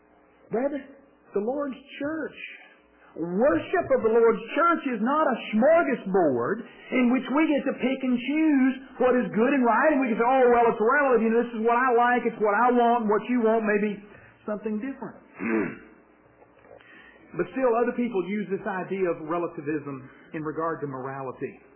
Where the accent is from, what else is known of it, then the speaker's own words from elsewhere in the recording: Alabama, United States; Now, down south, I'm from L.A., if you didn't know that, if you can't tell, I'm from Lower Alabama.